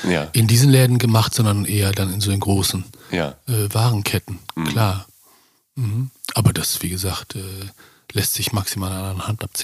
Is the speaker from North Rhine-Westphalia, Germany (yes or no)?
yes; North Rhine-Westphalia, Germany; Es gab das Forum Enger, unweit von dem, wo ich aufgewachsen bin